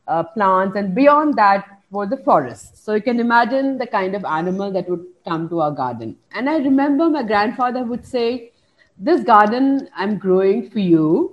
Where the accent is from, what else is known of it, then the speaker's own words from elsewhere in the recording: Tamil Nadu, India; I grew up in Tamil Nadu, in the hills of Tamil Nadu, the Anamalai Hills. My grandfather at that time was a tea garden supervisor.